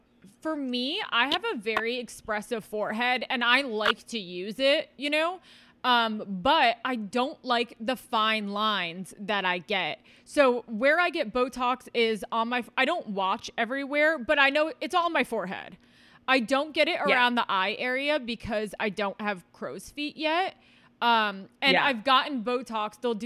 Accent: New York, United States; now in Los Angeles, United States; No one knows what this shit is where I'm from. I mean, I'm from New York, but it's just so LA tech neck.

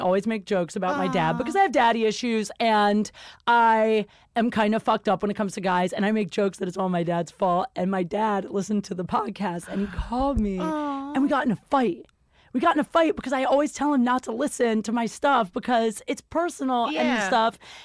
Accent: Ohio, United States; Yeah, because I'm from Ohio and I'm usually in flannel.

